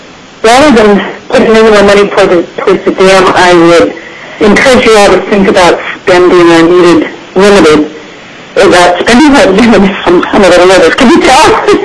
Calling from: Talkeetna, Alaska, United States; I am calling from Talkeetna.

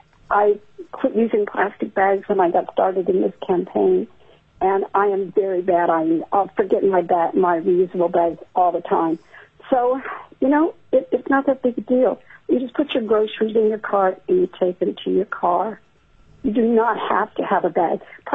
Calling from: Meadow Lakes, Alaska, United States; I am phoning in from Meadow Lakes in Mat-Su Borough.

